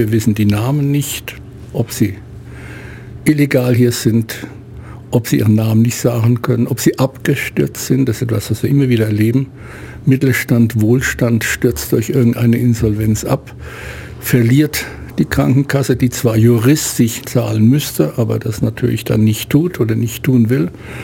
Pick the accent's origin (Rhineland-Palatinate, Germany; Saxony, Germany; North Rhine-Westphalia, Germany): Rhineland-Palatinate, Germany; Worms; born there; also born or lived in Mainz; now in Ulm, Germany; Bin in einer Kriegsnacht in Worms geboren, über Mainz dann nach Ulm gekommen, aber hier vor 40 Jahren hängen geblieben